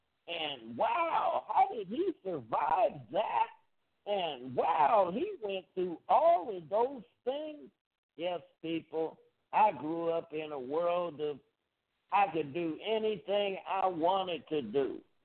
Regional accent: Los Angeles, California, United States; I grew up in South Central Los Angeles.

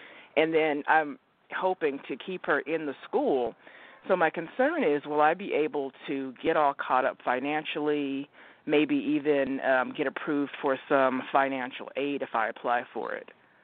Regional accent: Los Angeles, California, United States; also born or lived in Alameda; now in Oregon, United States; I came from California, from L.A. to Alameda, lived there 10 years, and then moved up here 2.5 years ago. So. I myself am a transplant.

